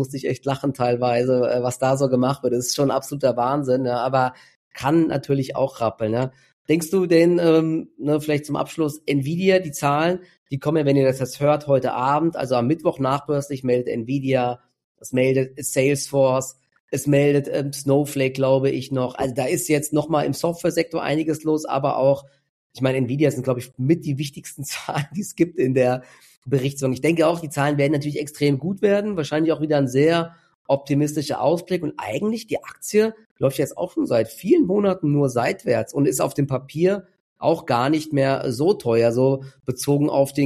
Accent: Dietzenbach, Hesse, Germany; born or raised there

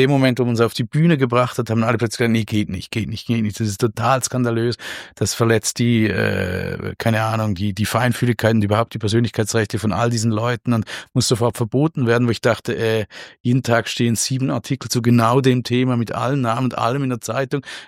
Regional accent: Switzerland; ich bin ja Schweizer.

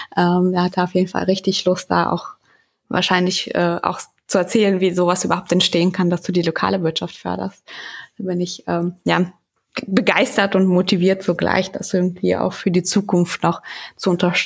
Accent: Hesse, Germany; ich komme aus dem Wetteraukreis in Hessen

